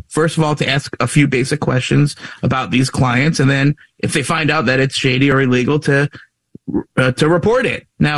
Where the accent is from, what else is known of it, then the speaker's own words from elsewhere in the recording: Pennsylvania, United States; Senator Pat Toomey of my home state of Pennsylvania